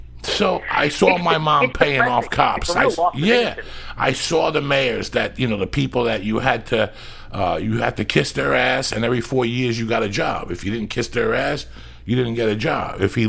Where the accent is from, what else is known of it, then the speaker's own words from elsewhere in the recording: New Jersey, United States; I come from Hudson County, New Jersey, Hoboken, West New York, Union City, North Bergen.